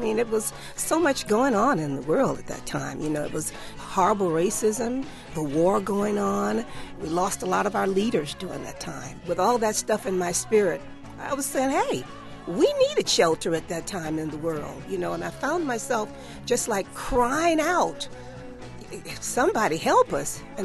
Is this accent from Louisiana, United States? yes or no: yes; New Orleans, Louisiana, United States; born there; Well, I was born in New Orleans, honey. And my father was a Baptist minister.